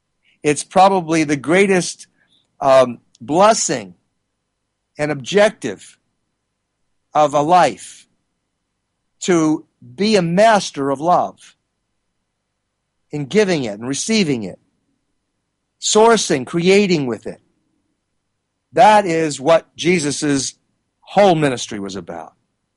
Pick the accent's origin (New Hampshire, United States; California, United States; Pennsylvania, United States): Pennsylvania, United States; Philadelphia; And I'm from Philadelphia.